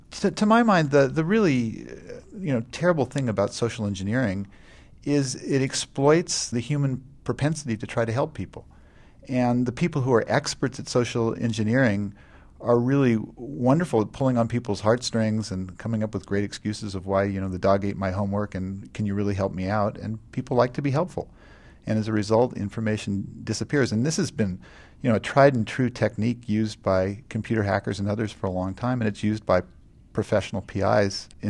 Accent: Palo Alto, California, United States; I grew up in Palo Alto, California, and I actually went to school all the way from kindergarten with Bill Jr., Bill Hewlett's son.

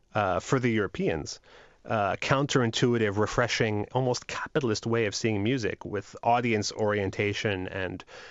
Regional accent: Montreal, Quebec, Canada; Keniston in particular is the name of the street I grew up on in Montreal.

